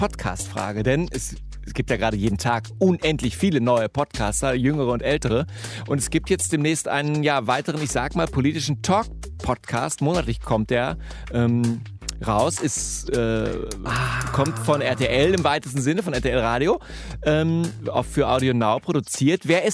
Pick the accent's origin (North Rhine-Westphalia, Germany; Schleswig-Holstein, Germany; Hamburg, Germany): North Rhine-Westphalia, Germany; Gütersloh; Ich komme ja aus Gütersloh oder beziehungsweise aus der Nähe von Gütersloh.